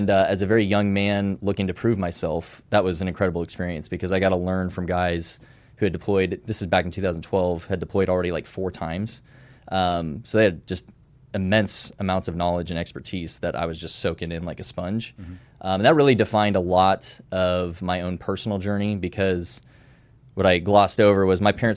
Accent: Oregon, United States; moved away; also born or lived in Vienna, Austria; Yeah, so initially actually born in Europe, in Vienna, Austria. Moved to Oregon when I was about 3. Typical 90s kid lifestyle in America, Northwest.

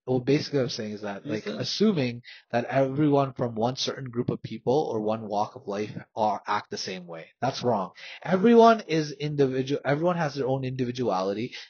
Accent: Pakistan; we're Pakistani and we're Muslim, so that's not our culture.

